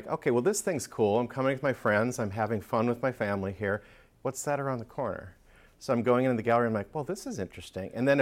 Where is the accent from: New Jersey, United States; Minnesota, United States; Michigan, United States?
Minnesota, United States; So I grew up in Minnesota. So I grew up in like outstate rural Minnesota resort country there.